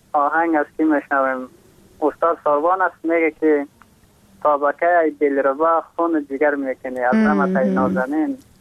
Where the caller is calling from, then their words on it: Takhar, Afghanistan; از باستان تخار، همراه خواهرک خودم کلام و خیلی کلام